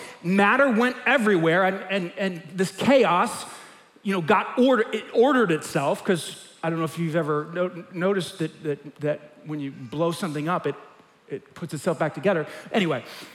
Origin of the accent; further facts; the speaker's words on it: New York City, New York, United States; I grew up in New York City, had to deliver it every morning at 6 a.m.